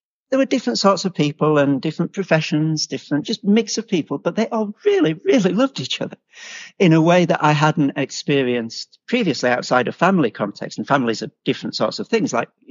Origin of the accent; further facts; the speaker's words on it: England, United Kingdom; So yeah, I am English, as you could probably tell from the first word that I spoke.